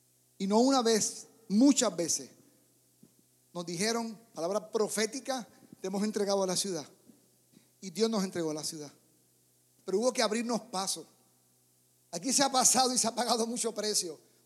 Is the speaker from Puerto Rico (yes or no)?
yes; Puerto Rico; El miedo me lo quitaron a golpes en el barrio donde me crié, en Puerto Rico.